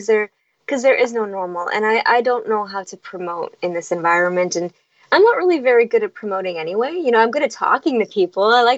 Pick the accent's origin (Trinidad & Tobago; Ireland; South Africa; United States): Trinidad & Tobago; because, you know, I'm from Trinidad and, you know, Trinidadians can't take anything seriously.